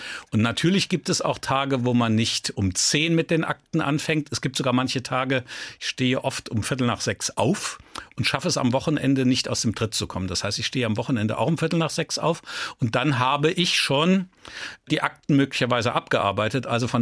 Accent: Rhineland, Germany; ich habe schon eine starke protestantische Prägung. Das ist so eine Pflichtprägung. Und gleichzeitig bin ich im Rheinland aufgewachsen.

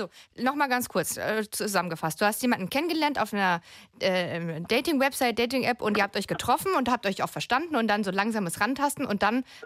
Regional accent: Hesse, Germany; now in Potsdam, Germany; ich komme auch aus Hessen. Also liebe Grüße nach in die Heimat.

